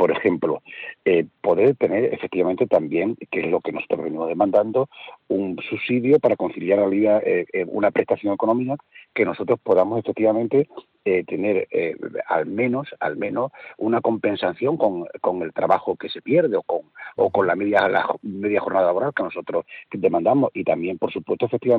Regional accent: Extremadura, Spain; digo Extremadura porque yo soy de origen extremeño

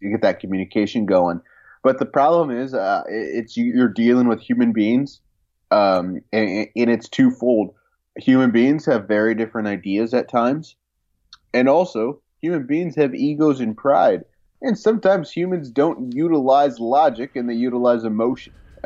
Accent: Texas, United States; The efficiency of bureaucracy in some states, including my home state of Texas, again, it makes these things difficult.

